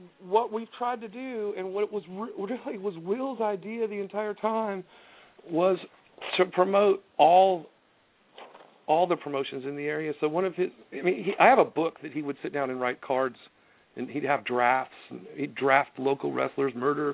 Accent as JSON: {"language": "English", "region": "Oregon", "country": "United States", "tie": "born or raised there", "said": "I grew up in Oregon."}